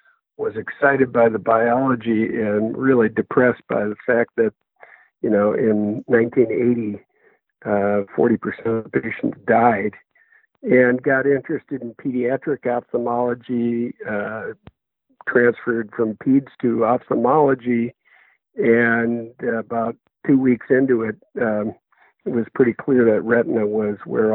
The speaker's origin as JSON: {"language": "English", "region": "Minnesota", "country": "United States", "tie": "born or raised there", "said": "Minnesota, which was my home state, appeared to be the more stable of the two academic places. And that's where I came."}